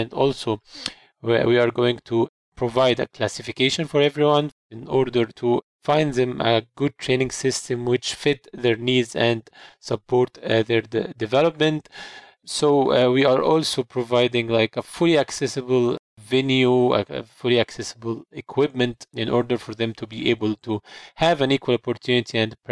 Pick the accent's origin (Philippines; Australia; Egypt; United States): Egypt; English is a second language; I'm from Egypt.